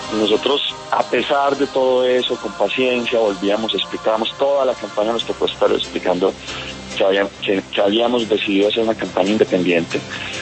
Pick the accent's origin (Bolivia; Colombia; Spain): Colombia; Antioquia; somos todos antioqueños y todos encontramos un discurso y un alcalde que quiere trabajar